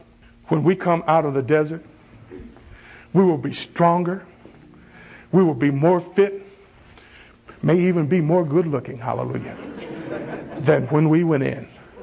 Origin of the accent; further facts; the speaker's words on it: the South, United States; As I said, I grew up in the South. I grew up in the South in the days before everybody had air conditioning.